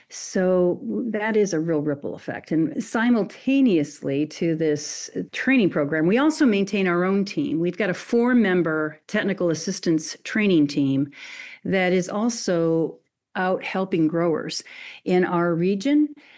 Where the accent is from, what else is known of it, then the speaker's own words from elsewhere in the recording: Illinois, United States; I was born into agriculture in the breadbasket of the country. I grew up in Illinois. My family farms